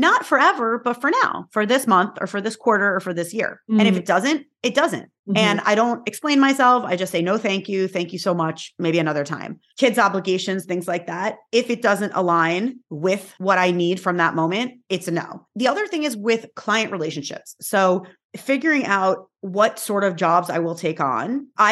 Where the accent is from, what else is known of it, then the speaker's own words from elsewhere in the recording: New York, United States; and by the way, I am from New York, where is like the hustle capital of like the universe.